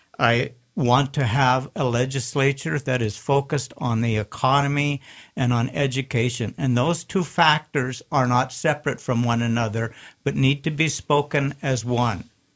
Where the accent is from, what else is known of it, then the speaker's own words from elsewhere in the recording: Great Falls, Montana, United States; I was born in Great Falls, Montana. My folks had a wheat farm north of Great Falls, about 65 miles.